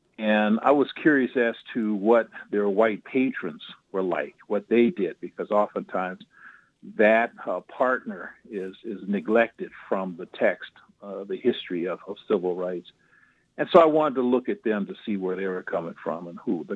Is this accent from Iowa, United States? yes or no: no; New Orleans, Louisiana, United States; Well, I came from New Orleans originally